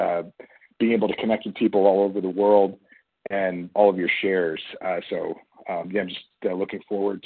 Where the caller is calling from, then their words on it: Idaho, United States; I'm in Idaho.